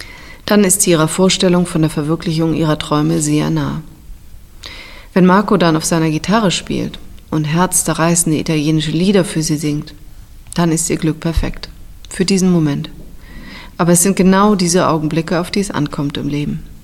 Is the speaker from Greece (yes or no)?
yes; Greece; also born or lived in Black Forest, Germany; Ich bin im Schwarzwald geboren und war 4 Jahre alt, als wir nach Griechenland gezogen sind. Meine Geschwister und ich sind am Anfang sehr aufgefallen. Wir waren die einzigen blonden Kinder im Ort und konnten nur wenig Griechisch.